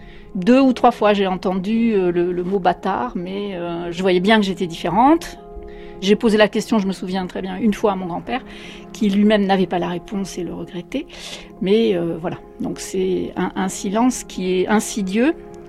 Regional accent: Bordeaux, Nouvelle-Aquitaine, France; born there; now in Toulouse, France; j'ai 60 ans, j'habite à Toulouse depuis une dizaine d'années. Je suis née à Bordeaux en 1959

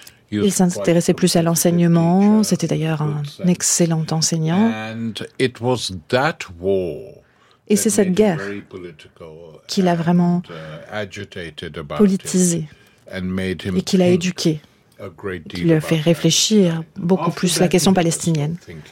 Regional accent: Lahore, Punjab, Pakistan; Je suis né à Lahore. J'y ai passé les plus belles années de ma vie. Lahore, qui est ensuite devenue une ville pakistanaise, et sur ce domaine familial.

